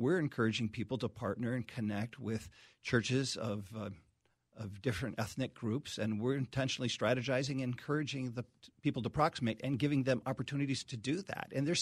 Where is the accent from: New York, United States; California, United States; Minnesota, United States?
Minnesota, United States; Minneapolis; I grew up in the Minneapolis area, not in a faith-based family in my early childhood. We weren't church attenders. We didn't integrate faith into our homes.